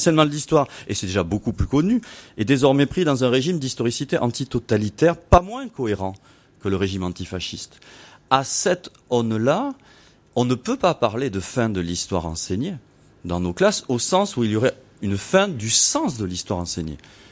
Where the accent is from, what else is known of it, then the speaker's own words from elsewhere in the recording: Toulouse, Occitanie, France; je viens de Toulouse, vous l'entendez